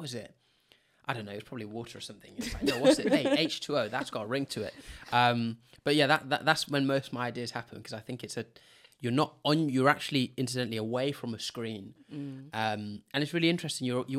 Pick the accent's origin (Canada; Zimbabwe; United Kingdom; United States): Zimbabwe; You know, I'm from Zimbabwe, where, you know, you didn't have a choice how to learn how to swim.